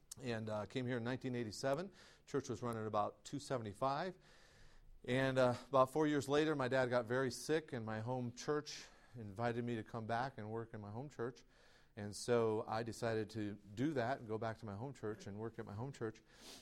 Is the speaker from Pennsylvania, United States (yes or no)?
no; Michigan, United States; I grew up in a Christian home and was saved at age 5 by a bag of Fritos. I grew up in Michigan, a neighborhood where you just kind of walked in the house.